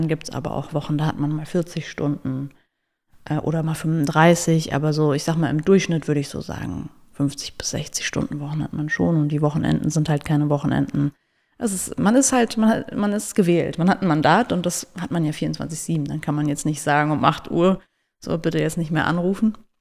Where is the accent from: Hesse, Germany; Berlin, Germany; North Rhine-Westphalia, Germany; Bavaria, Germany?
Hesse, Germany; Grünberg; Ja, wie gesagt, ich komme aus Grünberg, da habe ich meine Kindheit verbracht, bin da aufgewachsen, bin in Licht geboren und da in Mittelhessen